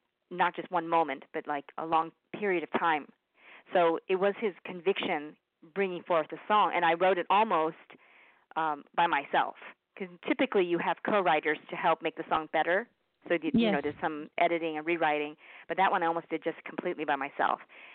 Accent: Naples, Florida, United States; my hometown, Naples, Florida, here, where I'm living now

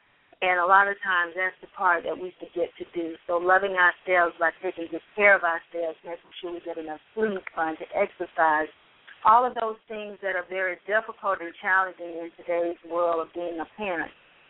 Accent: Montgomery, Alabama, United States; now in Atlanta, United States; I am originally from Montgomery, Alabama, here in Atlanta for the last 12 years as an educator in various capacities.

